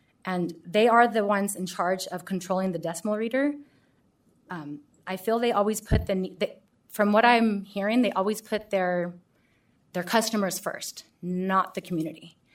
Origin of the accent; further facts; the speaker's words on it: Fowler, United States; I grew up in Fowler. I grew up in my neighborhood for 38 years. I left when I went to college, and I came back to raise my son there.